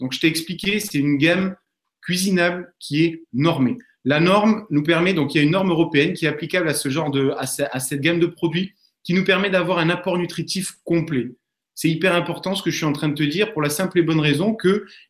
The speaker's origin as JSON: {"language": "French", "town": "Bordeaux", "region": "Nouvelle-Aquitaine", "country": "France", "said": "Je suis bordelais, donc je vais mettre en avant les spécialités de ma région."}